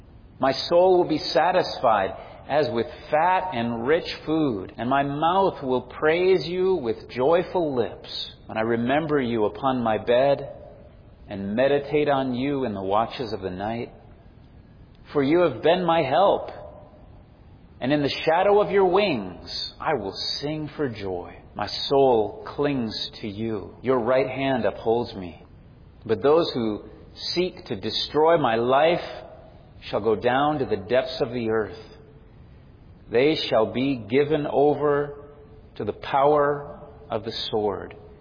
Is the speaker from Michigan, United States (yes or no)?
yes; Frankenmuth, Michigan, United States; People would come from miles around to ride around on those country roads around my hometown, Frankenmuth, Michigan. And just nothing but farmland and good country roads.